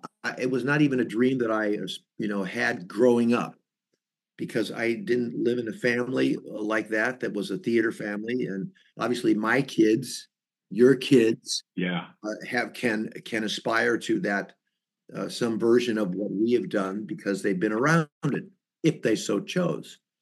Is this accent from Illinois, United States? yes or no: no; St. Louis, Missouri, United States; I grew up in St. Louis. My dad's a lawyer.